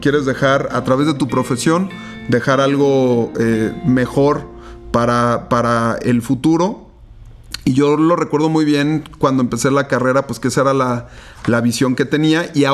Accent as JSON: {"language": "Spanish", "town": "León", "region": "Guanajuato", "country": "Mexico", "tie": "born or raised there", "said": "el quinto distrito local de la ciudad de León, de donde soy originario."}